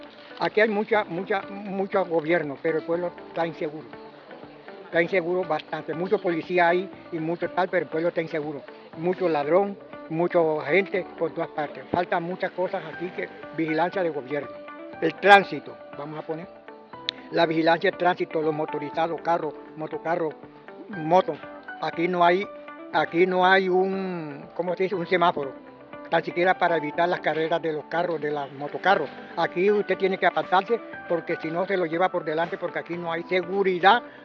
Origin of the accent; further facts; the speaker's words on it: Montería, Córdoba, Colombia; also born or lived in Lorica; porque soy cordobés, soy monteriano de Córdoba.